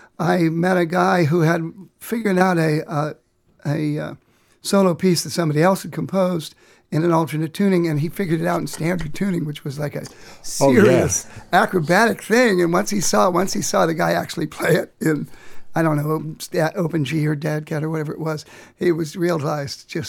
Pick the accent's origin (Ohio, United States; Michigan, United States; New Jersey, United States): Ohio, United States; Findlay; I'm from Findlay.